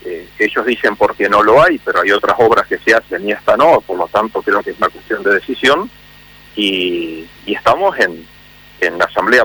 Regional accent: Viale, Entre Ríos, Argentina; born there; also born or lived in Santa Fe; Yo nací en Viale. Yo soy entrerriano, tengo parte de mi familia en Viale, algo de mi familia en Paraná.

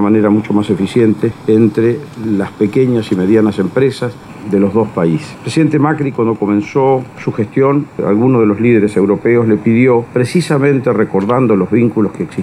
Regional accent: Argentina

